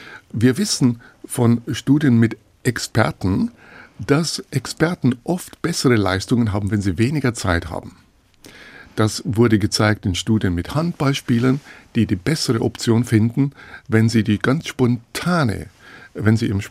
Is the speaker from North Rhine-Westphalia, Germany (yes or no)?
no; Munich, Bavaria, Germany; Ich bin in München aufgewachsen. Also ich kann durchaus Deutsch.